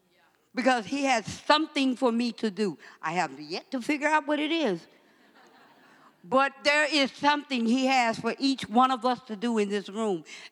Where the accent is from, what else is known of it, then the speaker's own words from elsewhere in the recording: Dallas, Texas, United States; I'm from Dallas, Texas, the South Side, the ghetto.